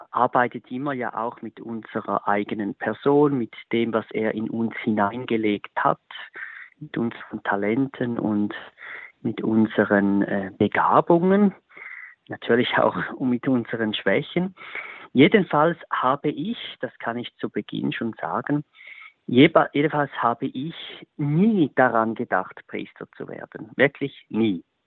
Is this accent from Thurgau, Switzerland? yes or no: yes; Thurgau, Switzerland; Ich bin im Kanton Thurgau aufgewachsen. Ich muss allerdings sagen, sehr nahe am Kanton St. Gallen, in der Nähe von Wiel.